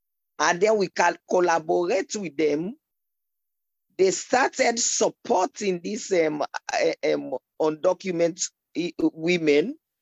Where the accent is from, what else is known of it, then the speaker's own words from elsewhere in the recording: Sierra Leone; and I'm from Sierra Leone.